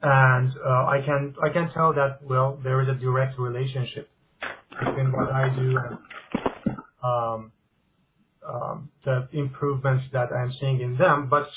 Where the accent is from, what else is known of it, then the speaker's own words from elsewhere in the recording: Iran; first language Persian; English is a second language; Oh, I'm from Iran, so my first language is Farsi or Persian.